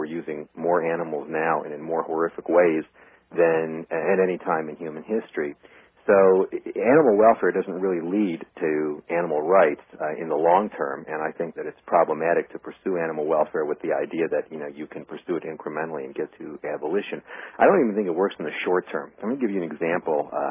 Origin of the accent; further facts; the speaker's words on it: New York, United States; I'm a New Yorker. I can talk really fast.